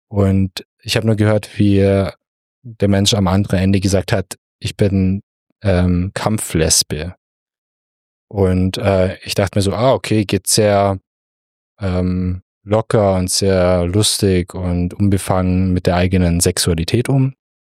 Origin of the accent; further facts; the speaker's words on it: Lindau, Bavaria, Germany; Ich komme aus Lindau, Bodensee, also noch